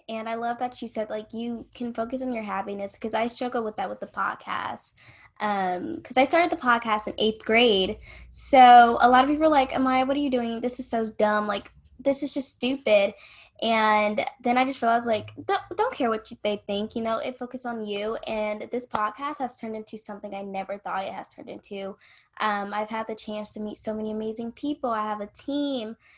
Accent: Alabama, United States; moved away; I live, like, 3 hours away from Alabama, and I'm actually from Alabama, so that's really cool.

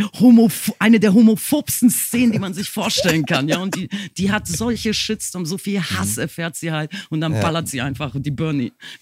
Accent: Bremen, Germany; now in Hamburg, Germany; Und ich als Bremer Kind, das darfst du in Hamburg gar nicht so laut sagen, hatte dann die Möglichkeit, nach Hamburg zu gehen

